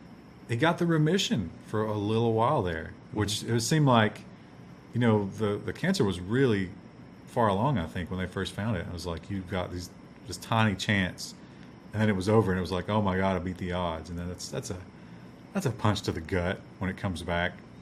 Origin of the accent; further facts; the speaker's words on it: the South, United States; Because, you know, we grew up in the South, with Southern cooking, and we love biscuits.